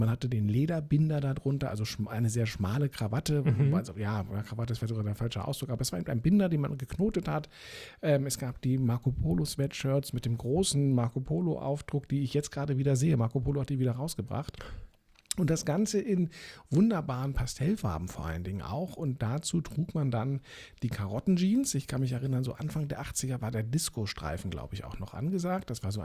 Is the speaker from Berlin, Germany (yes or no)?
yes; Berlin, Germany; Ich bin ja in Eichkamp dann aufgewachsen, das war das Nächste, was kam.